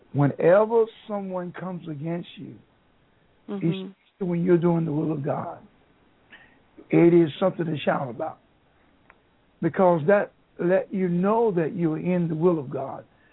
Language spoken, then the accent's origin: English; North Carolina, United States; But I'm from the Tar Heels. I've been here about 40 years, but I'm a Tar Heel.